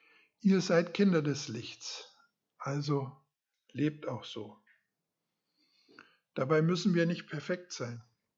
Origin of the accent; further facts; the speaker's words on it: East Germany, Germany; Mir kam so eine Zeit in meiner Kindheit in Erinnerung, wo das Wasser nicht lief. Im Osten war ja immer mal Mangel